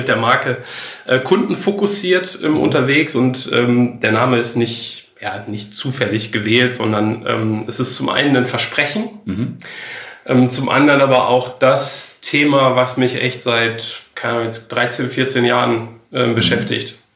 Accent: Enger, North Rhine-Westphalia, Germany; 39 Jahre. Ich komme gebürtig aus Herford, beziehungsweise genauer Enger. Bin ich aufgewachsen und habe dann natürlich auch eine gewisse Zeit in Bielefeld verbracht.

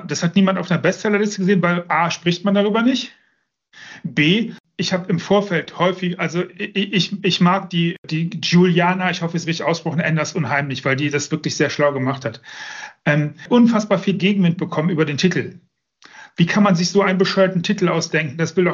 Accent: Düsseldorf, North Rhine-Westphalia, Germany; Es ist meine Heimat. Inzwischen nicht mehr das Zuhause. Ich habe da, ich glaube, 24, 25 Jahre gelebt. Vielleicht kommt da meine Affinität zu Wasser her, der Rhein.

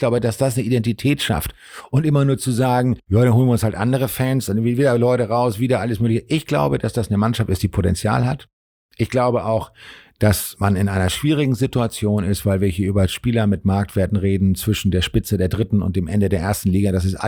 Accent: Hamburg, Germany; ich komme aus dem Arbeiterviertel in Hamburg

